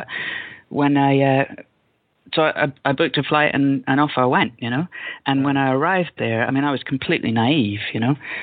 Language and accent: English; Glasgow, Scotland, United Kingdom; And you know, I'm from Glasgow